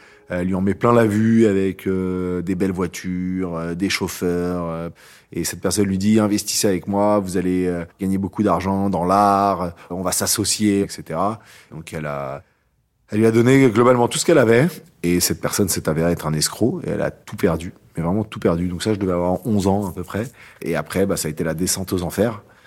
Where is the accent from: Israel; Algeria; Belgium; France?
France; Paris, Île-de-France; j'ai 39 ans et je suis entrepreneur. J'ai grandi à Paris, sans papa, d'une mère célibataire qui a immigré de Bulgarie dans les années 70